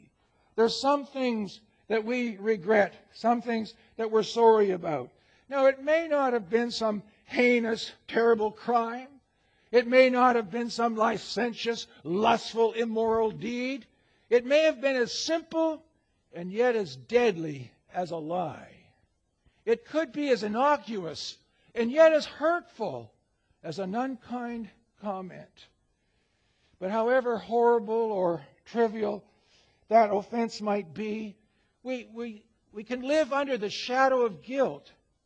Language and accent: English; Alberta, Canada; I'm from Alberta, I can say it